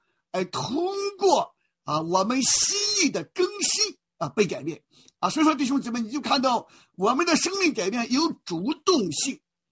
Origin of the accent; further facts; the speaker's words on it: China; 所以我们中国人就把这个整个的 education 整个的教育我们就用读书来介绍读书来概括